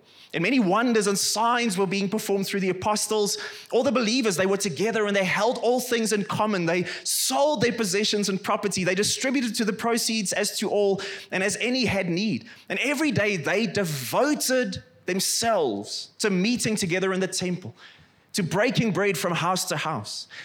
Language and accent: English; Free State, South Africa; And I don't know if you know, I come from the Free State.